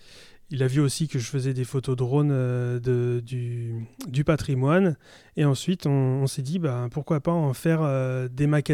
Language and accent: French; France; c'est pour nous, en tant que Français, c'est des choses qui sont naturelles pour nous